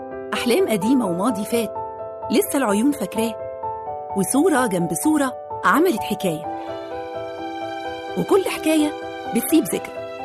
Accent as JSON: {"language": "Arabic", "country": "Egypt", "said": "بس طبعا إحنا كمصريين حطينا عليها التاتش بتاعنا."}